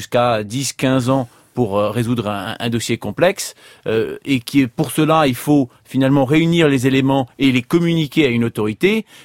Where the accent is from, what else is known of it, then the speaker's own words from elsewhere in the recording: France; celle que nous avons chez nous en France.